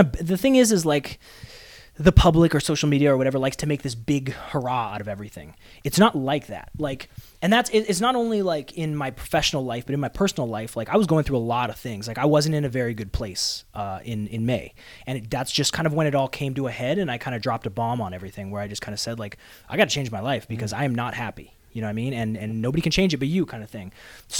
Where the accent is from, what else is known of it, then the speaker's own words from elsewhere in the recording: Canada; moved away as an adult; now in United States; So I had to get my visa, obviously, because I was from Canada.